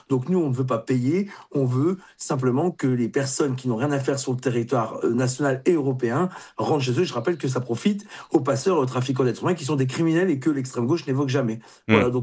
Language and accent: French; Hauts-de-France, France; Puis je suis du Nord, hein